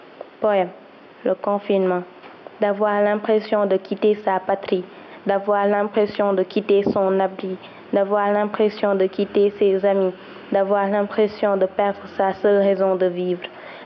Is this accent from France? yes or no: no; Thiès, Senegal; Je suis sénégalaise, élève en classe de 6e au collège Saint-Ursule de Thiès.